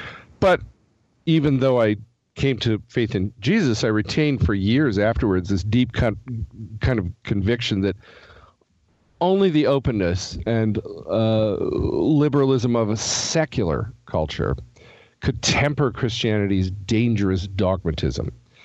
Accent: Seattle, Washington, United States; And I'm from Seattle, which is the least church city and the least church state in the nation.

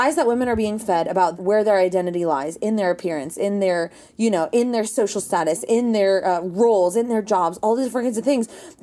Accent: Los Angeles, California, United States; I'm fierce because I real talk, right? I was raised in Los Angeles.

